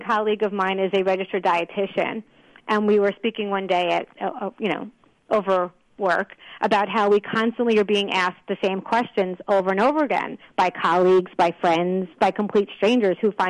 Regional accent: New York, United States; I mean, I am from New York, so I met with the aides of some New York senators and congressmen.

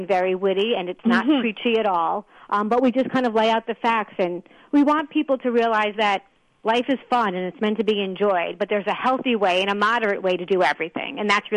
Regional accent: New York, United States; I mean, I am from New York, so I met with the aides of some New York senators and congressmen.

